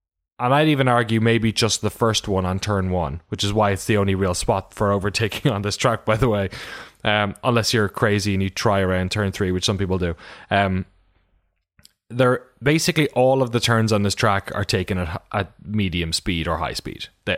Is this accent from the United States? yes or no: no; Ireland; because I'm from Ireland